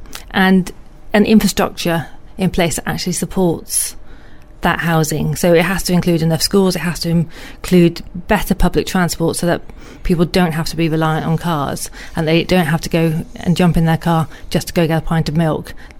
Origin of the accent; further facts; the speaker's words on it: Filton, South West England, United Kingdom; I am from Bristol. I grew up in Filton.